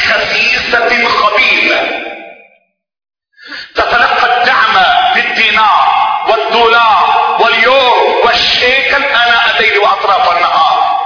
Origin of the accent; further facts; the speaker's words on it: Egypt; أنا مصري، أنا مصري، أنا من العالم المتخلف. مصر دولة متخلفة.